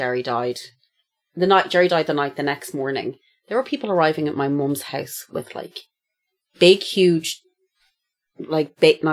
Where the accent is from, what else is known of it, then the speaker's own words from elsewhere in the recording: Ireland; Whereas the one thing I do love about being Irish, and not to be like Ireland, is we have a massive sense of community.